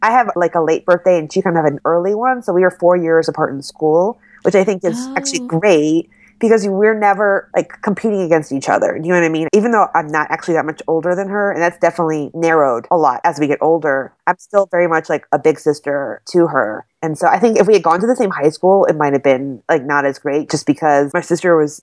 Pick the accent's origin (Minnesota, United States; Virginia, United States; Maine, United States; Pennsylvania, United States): Virginia, United States; Richmond; And, you know, I grew up in Richmond and there just weren't that many writers that I was coming in contact with.